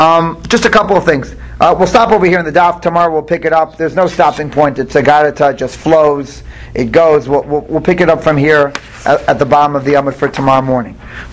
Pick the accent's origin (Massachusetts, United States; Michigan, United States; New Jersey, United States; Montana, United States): New Jersey, United States; I grew up in Jersey.